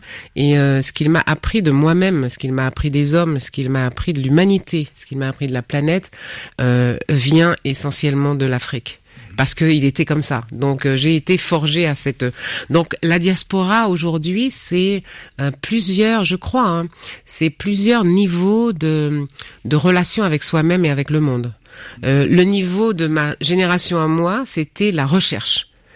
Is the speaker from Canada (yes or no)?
no; Antilles, France; Nous sommes la diaspora. Moi, je viens des Antilles.